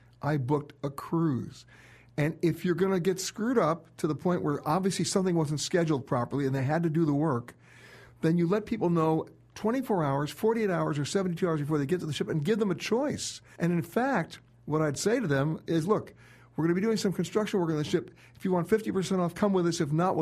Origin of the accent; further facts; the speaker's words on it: New York, United States; because I'm an East Coaster. I'm a New Yorker.